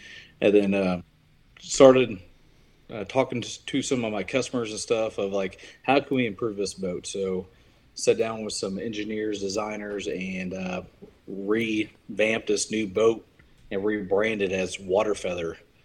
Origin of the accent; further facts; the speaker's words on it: Indiana, United States; I'm from Southwest Indiana, and I'm a big deer hunter.